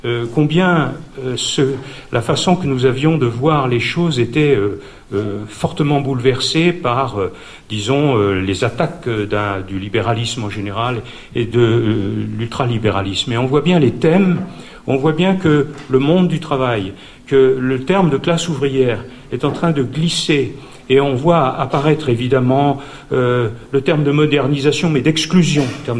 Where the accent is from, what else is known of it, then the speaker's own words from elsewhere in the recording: Saint-Nazaire, Pays de la Loire, France; Moi, j'étais originaire de Saint-Nazaire